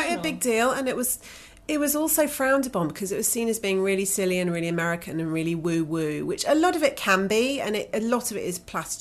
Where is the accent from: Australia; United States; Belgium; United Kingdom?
United Kingdom; A, it's none of my business because I'm a British citizen and I can't vote in America